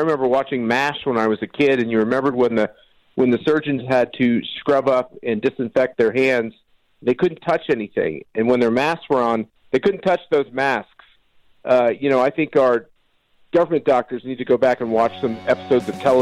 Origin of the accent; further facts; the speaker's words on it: Wichita, Kansas, United States; my hometown in Wichita, Kansas